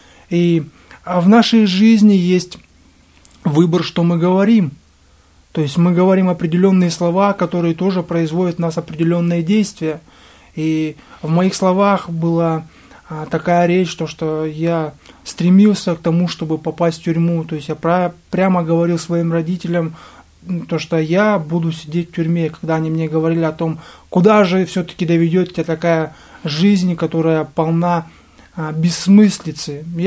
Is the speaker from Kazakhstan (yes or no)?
yes; Semey, Abai Region, Kazakhstan; я сам вообще из Казахстана и отбывал заключение в алматинской колонии. Вот, я вернулся домой в Семипалатинск.